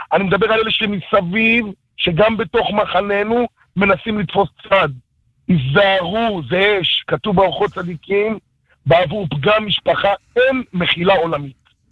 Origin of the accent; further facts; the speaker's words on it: Central District, Israel; אני מאזור המרכז.